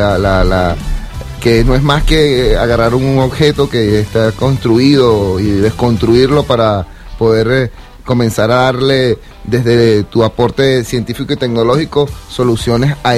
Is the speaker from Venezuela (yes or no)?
yes; Venezuela; se agudizan por lo que hemos hablado del acoso al que hemos estado siendo sometidos los venezolanos